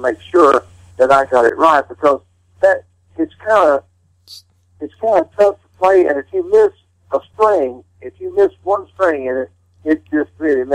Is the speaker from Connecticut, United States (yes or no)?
no; Hyden, Kentucky, United States; And one of the places was my hometown of Hyden, Kentucky.